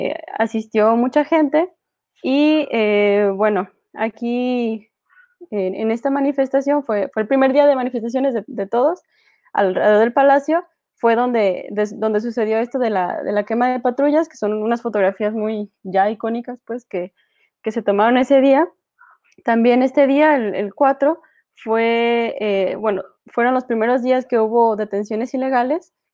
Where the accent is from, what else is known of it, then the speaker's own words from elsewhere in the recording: Guadalajara, Jalisco, Mexico; yo soy aquí de Guadalajara